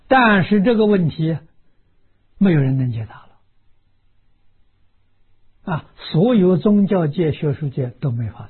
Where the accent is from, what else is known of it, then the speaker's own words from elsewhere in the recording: China; 我们中国人算虚岁，80岁啊